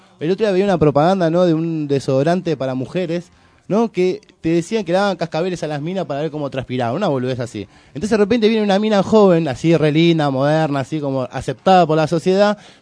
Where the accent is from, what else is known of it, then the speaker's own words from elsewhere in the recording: Paso del Rey, Buenos Aires Province, Argentina; yo soy de Paso de Rey